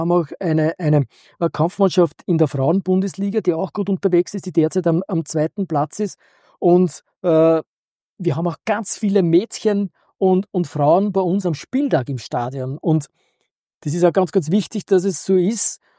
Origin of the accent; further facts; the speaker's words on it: Austria; Bei uns in Österreich.